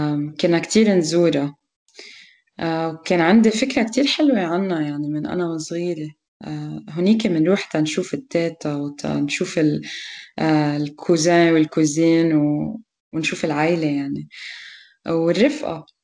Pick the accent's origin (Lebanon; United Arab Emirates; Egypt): United Arab Emirates; Dubai; أنا مثل ما قلت ربيت بدبي، وتقريبا فترة كبيرة من حياتي حسيت إنه إيه بنتمي